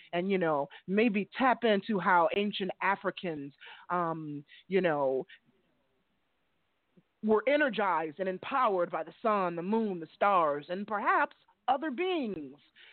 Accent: Chicago, Illinois, United States; You know that Shy Town. We're from the Shy. And if you're from the Shy, we talk fast.

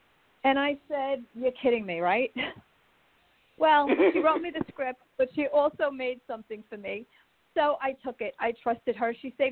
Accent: New York, United States; accent: New York; But I'm in New York. You're hearing my New York accent.

